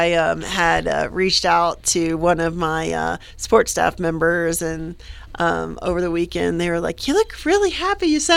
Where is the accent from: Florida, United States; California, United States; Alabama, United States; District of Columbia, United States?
Florida, United States; And I grew up in North Florida, not on the Panhandle.